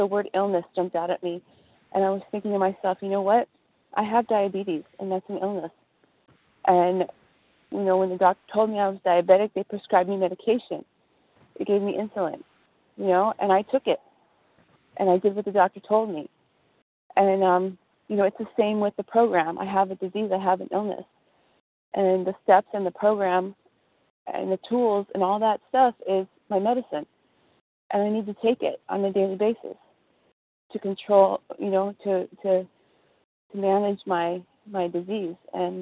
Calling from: East Los Angeles, California, United States; I'm calling from East Los Angeles, California.

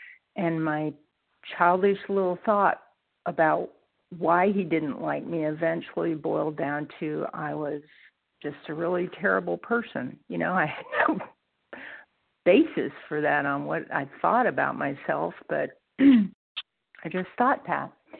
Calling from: Georgia, United States; I'm calling from Georgia

